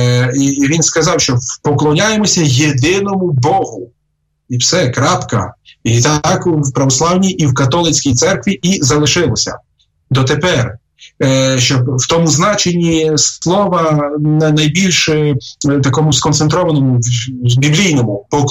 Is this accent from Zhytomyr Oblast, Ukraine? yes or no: no; Zakarpattia Oblast, Ukraine; у нас, наприклад, я походжу з Закарпаття.